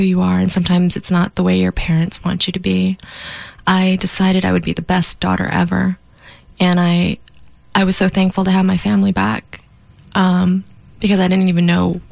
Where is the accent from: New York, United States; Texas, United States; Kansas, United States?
New York, United States; New York City; I grew up in Lower Manhattan. I grew up a block away from the World Trade Center.